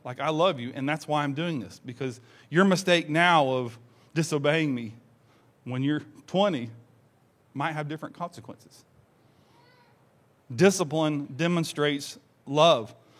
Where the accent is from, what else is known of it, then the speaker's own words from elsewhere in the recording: the South, United States; born there; And I was born in the South, and corporal punishment to me is like the death penalty on death row.